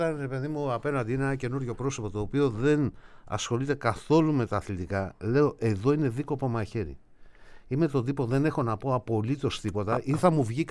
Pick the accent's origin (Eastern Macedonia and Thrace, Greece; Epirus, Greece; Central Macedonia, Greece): Central Macedonia, Greece; Serres; Λόγω του γεγονότος ότι είμαι από τις Σέρες, ας πούμε, λέω ότι είμαι πανσεραϊκός.